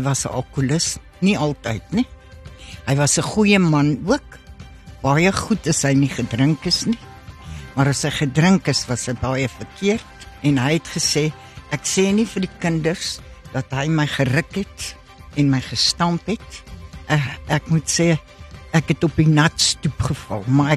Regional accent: Stilfontein, North West, South Africa; Ek kom van Stilfontein af, maar ek is op die oomblik by my dogter in Pretoria.

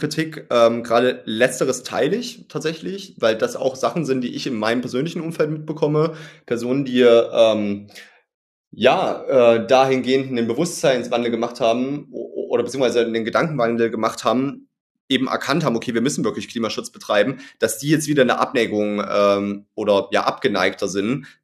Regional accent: East Germany, Germany; Ja, also ich komme aus Ostdeutschland. Ja, meine Eltern sind damals in der DDR genau dafür auf die Straße gegangen

